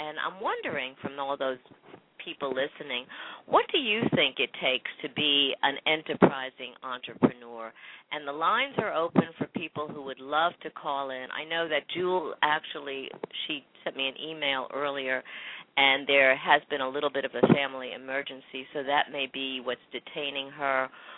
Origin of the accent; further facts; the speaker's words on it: Brooklyn, New York, United States; I'm originally from Brooklyn, and it certainly is a very dramatic change in and of itself, just in terms of lifestyle.